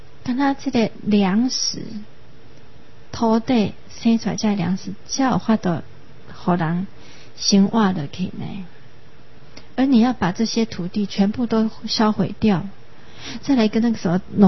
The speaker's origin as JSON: {"language": "Chinese", "country": "Taiwan", "said": "真的是我们台湾人是每个人去那里哈，弄一栋买一个足大的厝啊"}